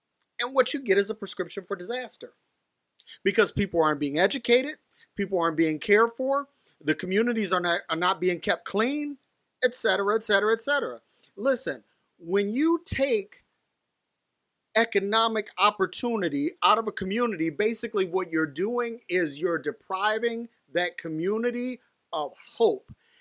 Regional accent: Detroit, Michigan, United States; when I grew up in Detroit, and I grew up in the hood, and this was not a thing back then.

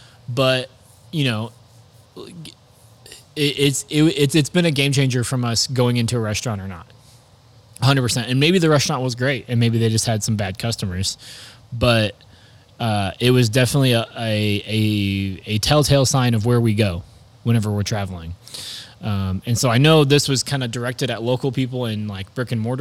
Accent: Illinois, United States; it's like we're from Southern Illinois, so we need to have Southern Illinois.

